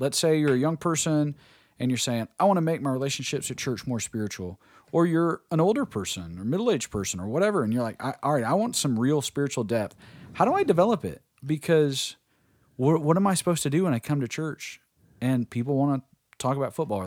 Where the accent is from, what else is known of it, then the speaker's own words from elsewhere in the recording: Bessemer, Alabama, United States; I remember growing up in Bessemer, we had a quick stop across the street from Flint Hill, Ernie's Stop and Go.